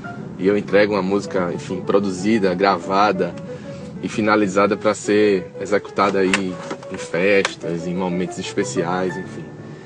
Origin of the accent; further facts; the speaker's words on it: Recife, Pernambuco, Brazil; sou de Recife, Pernambuco, músico e compositor.